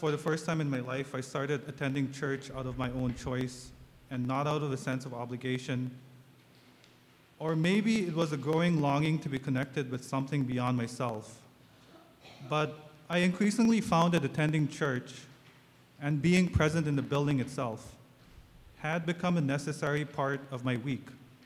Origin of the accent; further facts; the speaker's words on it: Nagaland, India; I am originally from Nagaland, which is a small state in India's northeastern region. The region is basically wedged between the Himalayas and China in the north and the country of Myanmar in the east.